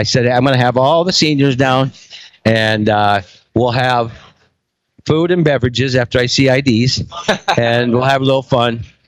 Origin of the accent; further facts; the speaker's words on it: Midwest, United States; I'm from the Midwest.